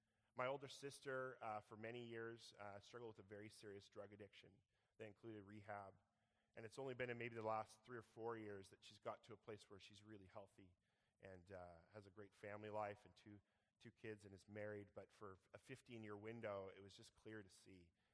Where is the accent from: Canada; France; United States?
Canada; Victoria, British Columbia; growing up in Victoria, my mom moved to the mainland for a job